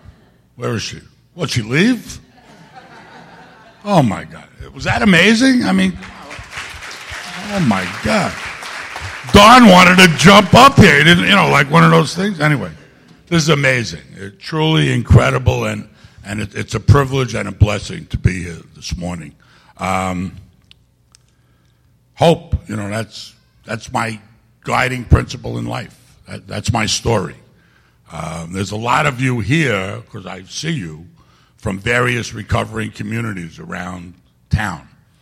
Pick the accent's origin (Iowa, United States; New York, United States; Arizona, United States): New York, United States; New York City; I'm from Queens in New York City. I grew up right near Shea Stadium.